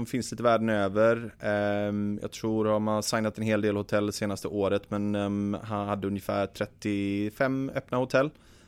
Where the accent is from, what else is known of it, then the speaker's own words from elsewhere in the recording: Gothenburg, Västra Götaland County, Sweden; moved away as an adult; Jag är född och uppvuxen i Sverige. Jag bodde i Göteborg fram tills jag var ungefär 18